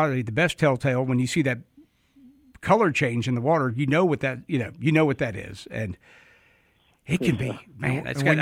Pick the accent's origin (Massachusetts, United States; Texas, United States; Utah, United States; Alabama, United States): Alabama, United States; Growing up in the Delta fishing, we had redfish